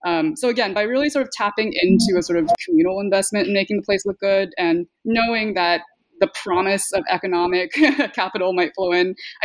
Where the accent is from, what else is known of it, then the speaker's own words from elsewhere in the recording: California, United States; the brand of multiculturalism I grew up in the Bay Area.